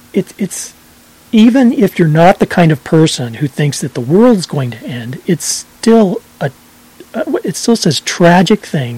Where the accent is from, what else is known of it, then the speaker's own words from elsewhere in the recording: Iowa, United States; I've never been more discouraged and felt so bad about my home state, which everyone I'm sure knows I love so much, to know that so many Iowans, it was heartbreaking.